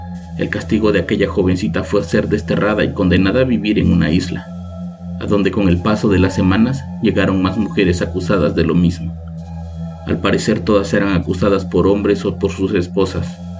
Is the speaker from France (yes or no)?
no; Coahuila, Mexico; also born or lived in United States; soy del estado de Coahuila en México.